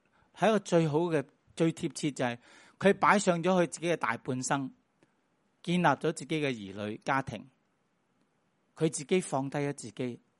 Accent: Guangdong, China; accent: Cantonese; 我哋广东话有句，即是你好锡身

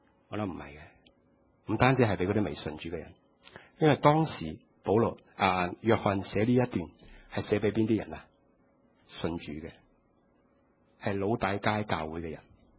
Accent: China; 我哋中国人开餐咧系好多餸嘅。

